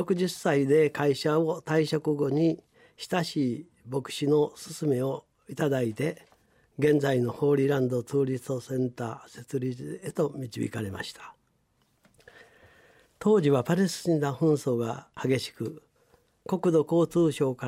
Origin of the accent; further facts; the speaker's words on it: Kyoto, Japan; 私は1942年に京都で生まれたんです。育った周辺は神社や仏閣がたくさんあって、